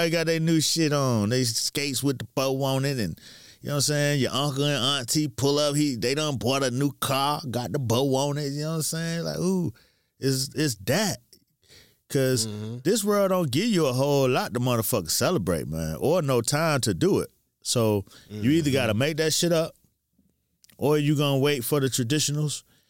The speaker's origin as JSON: {"language": "English", "town": "Miami", "region": "Florida", "country": "United States", "said": "I'm from Miami, man."}